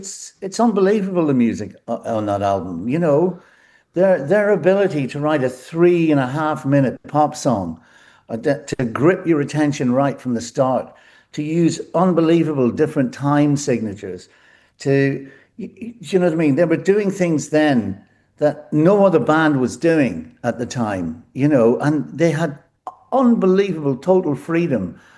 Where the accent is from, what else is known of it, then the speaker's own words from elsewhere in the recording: Enniskillen, Northern Ireland, United Kingdom; my hometown of Inniskillen